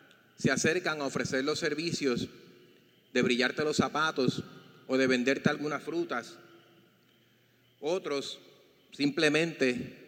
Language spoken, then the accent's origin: Spanish; Arecibo, Puerto Rico; soy de Arecibo.